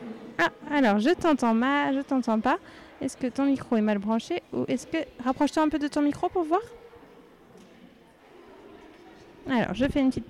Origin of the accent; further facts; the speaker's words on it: Conly, France; moi aussi, j'habitais à Conly quand j'étais petite. J'ai grandi à Conly, j'ai été à l'école à Conly aussi. J'ai été au collège à Conly.